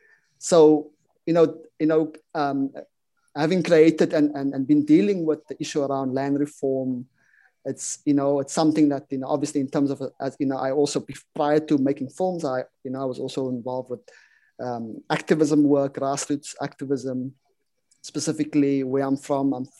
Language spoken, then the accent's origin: English; Cape Town, Western Cape, South Africa; I'm from a settler colony known as South Africa. And more specifically, I grew up in Cape Town, which represents the epitome of the settler colonial project, right?